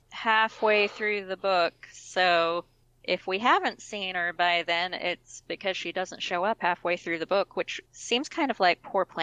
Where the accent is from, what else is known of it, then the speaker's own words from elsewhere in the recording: Oklahoma, United States; very much reminds me of the Indian nations that we have here in my home state of Oklahoma.